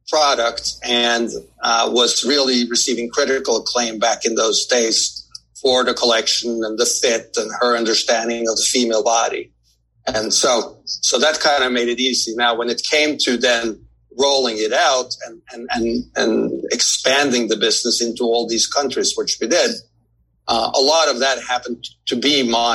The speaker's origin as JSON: {"language": "English", "country": "Norway", "also_born_or_lived": "Copenhagen", "lives_now": "New York, United States", "said": "So I'm actually originally from Norway. So, and I know I'm supposed to be tall and blonde, but, you know, something happened. Anyway, but so originally from Norway, and then went to school in Copenhagen, Denmark"}